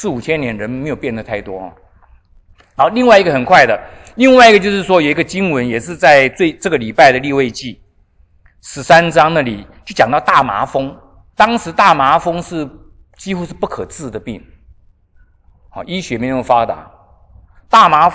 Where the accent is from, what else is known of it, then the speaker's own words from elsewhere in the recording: Taiwan; 穿山甲，我们台湾也在吃穿山甲，台湾也没事